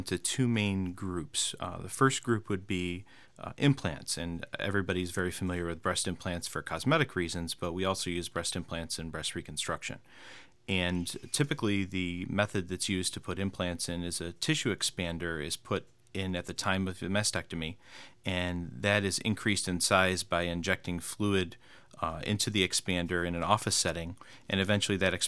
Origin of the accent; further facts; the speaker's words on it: Utica, New York, United States; also born or lived in St. Louis / Boston; Yes, I was born and raised in Utica and attended Utica College for my undergraduate degree